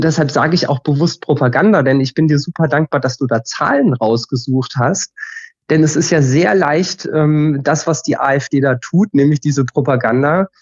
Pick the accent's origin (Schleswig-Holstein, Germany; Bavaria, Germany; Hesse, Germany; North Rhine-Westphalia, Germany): Hesse, Germany; ich bin halt in Hessen aufgewachsen.